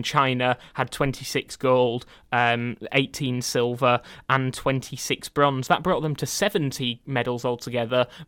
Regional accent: Huddersfield, Yorkshire and the Humber, United Kingdom; I'm from Huddersfield, so is Maisie.

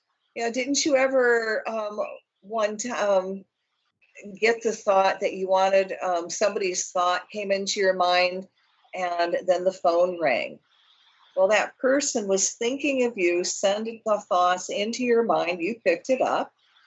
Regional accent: Michigan, United States; I'm from Michigan, I learned it from the Ojibwe

